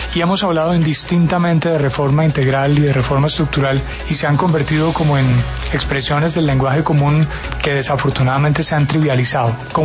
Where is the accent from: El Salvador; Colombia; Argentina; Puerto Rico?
Colombia